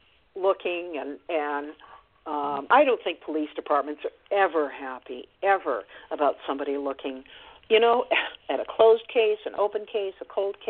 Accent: Corvallis, Oregon, United States; of course, I've been back to my hometown many, many times over the years, but I started going down every couple of months, and the first time I met with a group of about a dozen classmates, and just to talk about, you know, their memories of Dick, of the murder, and to talk about, you know, growing up in Corvallis.

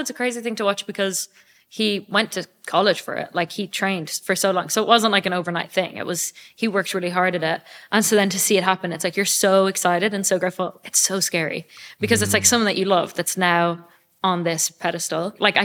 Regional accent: Ireland; moved away; maybe people don't want to accept me as an Irish artist because I didn't choose to start my career at home.

